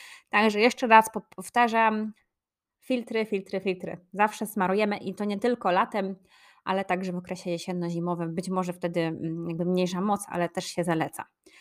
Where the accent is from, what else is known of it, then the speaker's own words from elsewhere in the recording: Poznań, Greater Poland Voivodeship, Poland; Ja się wychowałam na ratajskim osiedlu w Poznaniu i tam można spotkać dużo takich ludzi, którzy mają hobby stania pod sklepem i spożywania trunków różnego rodzaju.